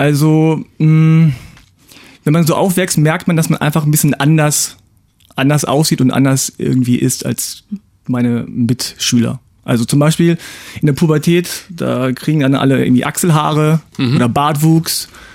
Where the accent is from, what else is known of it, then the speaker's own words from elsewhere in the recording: Hanover, Lower Saxony, Germany; ich bin ganz normal aufgewachsen in einer deutschen Vorstadt bei Hannover, in eine deutsche Schule gegangen, Kindergarten, all das ganz normal und sehe aber halt anders aus, nämlich wie ein Koreaner.